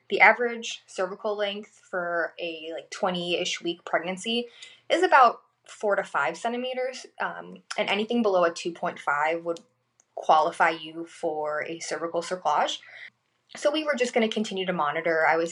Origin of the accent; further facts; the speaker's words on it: Chicago, Illinois, United States; also born or lived in Pennsylvania / Florida / Seattle; now in South Carolina, United States; I'm a transplant from Chicago to South Carolina. I've lived a pretty interesting life. I've lived in Illinois, Pennsylvania, Florida, where I lived in Orlando and worked at Disney.